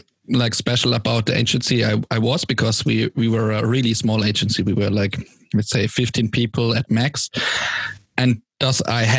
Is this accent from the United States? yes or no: no; Stuttgart, Baden-Württemberg, Germany; That's a hard one because I'm from Stuttgart